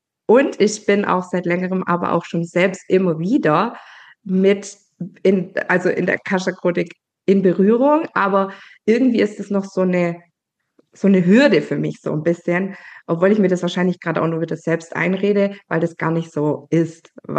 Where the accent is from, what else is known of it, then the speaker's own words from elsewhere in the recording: Baden-Württemberg, Germany; ich bin 41 mittlerweile, habe 3 Kids, bin verheiratet, komme aus Baden-Württemberg